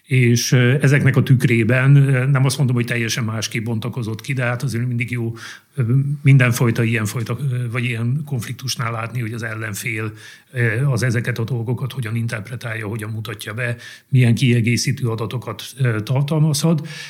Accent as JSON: {"language": "Hungarian", "town": "Székesfehérvár", "region": "Fejér", "country": "Hungary", "said": "hát székesfehérvári vagyok"}